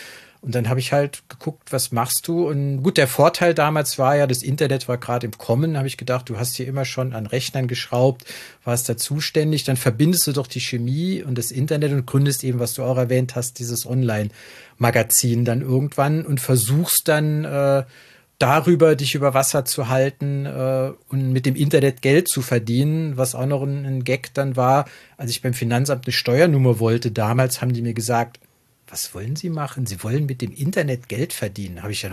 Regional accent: Saarland, Germany; accent: Moselle Franconian; Es gibt so eine Sprachgrenze mitten im Saarland. Der eine Teil war halt, der mal zu Bayern gehört hat. Und ich komme halt aus dem Moselfränkischen. Das ist eher so Luxemburg, Belgien, Holland, auch sprachlich verwandt.

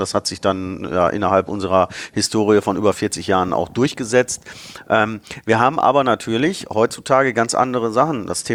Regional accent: Bottrop, North Rhine-Westphalia, Germany; also born or lived in Karlsruhe; Ich habe auch mal für 2 Jahre als Kind in Karlsruhe gelebt, aber eigentlich war ich immer Bottropper jung, wie man so schön sagt. Bin in Bottrop geboren, meine Familie kam dort her.

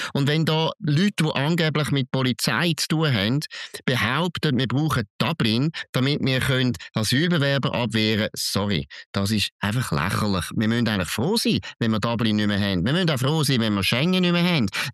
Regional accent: Switzerland; Aber hier in der Schweiz sind wir Schweizer

